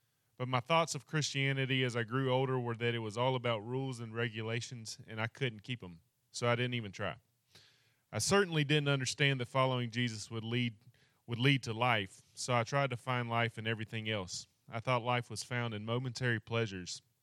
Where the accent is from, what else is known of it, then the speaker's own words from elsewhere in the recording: Louisiana, United States; I grew up in Louisiana, going to church, but the church that we attended was not centered on the gospel.